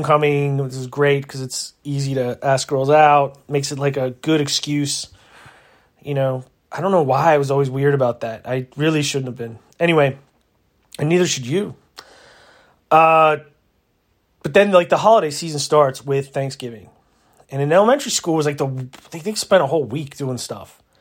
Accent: Maryland, United States; Some of that comes from the fact that I did a lot of growing up in Maryland, and Maryland's warmish.

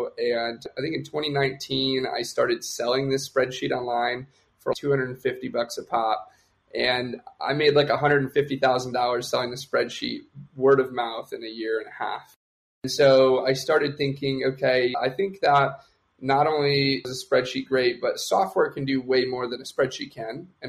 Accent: Detroit, Michigan, United States; I like helping people back in my hometown, back in Detroit.

